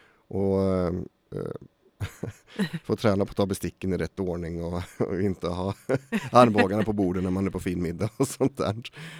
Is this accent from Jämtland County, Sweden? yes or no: no; Eskilstuna, Södermanland, Sweden; jag är uppvuxen här i Eskilstuna och klassisk arbetarfamilj.